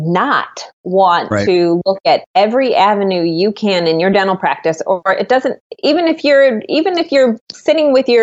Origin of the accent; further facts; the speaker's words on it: Cleveland, Ohio, United States; They always ask me if I'm from Texas. Yeah. I'm not, just here from Cleveland, Ohio.